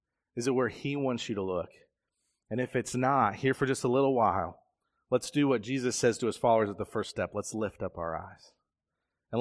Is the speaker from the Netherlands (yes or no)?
no; Ohio, United States; Now, I grew up in Southwest Ohio, and if you told me to look at the fields, that was an easy thing to do. We rented a farmhouse, and we could look out over cornfields and grain fields and things like that.